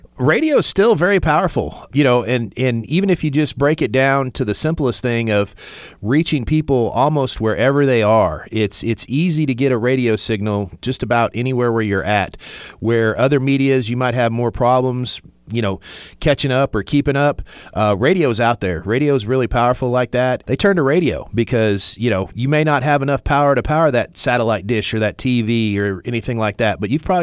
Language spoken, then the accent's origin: English; Arkansas, United States; I've been basically in the Twin Lakes area all my life.